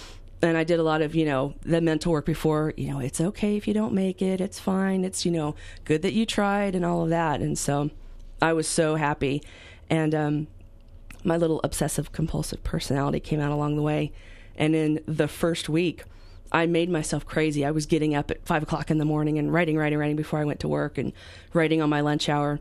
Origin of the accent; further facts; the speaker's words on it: New Mexico, United States; now in California, United States; I moved from New Mexico, and I found that while I loved living here, I was also homesick.